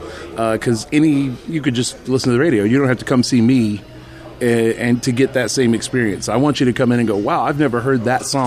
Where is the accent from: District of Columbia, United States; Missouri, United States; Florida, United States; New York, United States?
Florida, United States; Orlando; I was born here in Orlando, so this is nice being home and being able to stay home and do what I love.